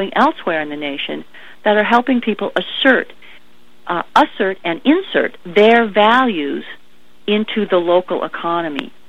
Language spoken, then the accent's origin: English; United States; I was ashamed as an American